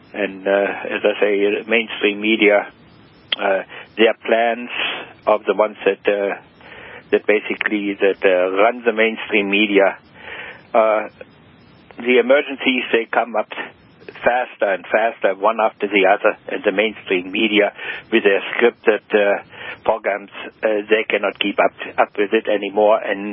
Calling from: New Brunswick, Canada; And I'm calling here from New Brunswick, here in eastern Canada.

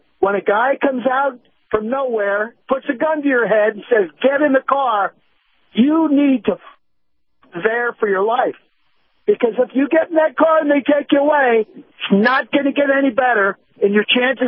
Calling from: Tampa, Florida, United States; from Tampa.

